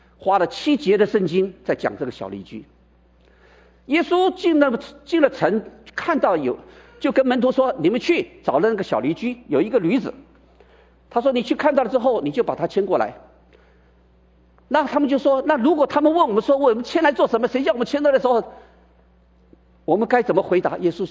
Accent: China; 我们中国人讲说，老大照书养，老二呢照猪养。

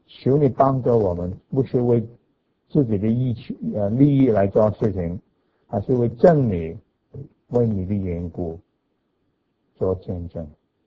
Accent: China; 我哋中国人

